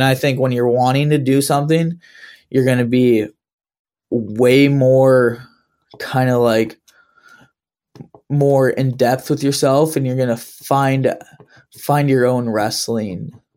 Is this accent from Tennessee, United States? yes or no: no; Wisconsin, United States; well, I'm from Wisconsin, right?